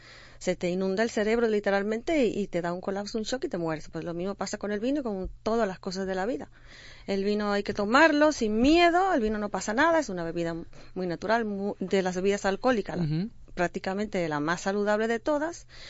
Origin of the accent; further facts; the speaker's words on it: Dominican Republic; now in Spain; Sí, soy dominicana realmente.